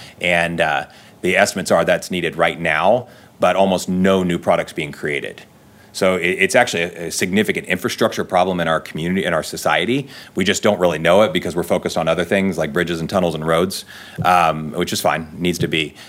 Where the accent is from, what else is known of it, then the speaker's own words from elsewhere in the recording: Gas City, Indiana, United States; So I'm from Gas City, Indiana. I don't know if many of you know where that is.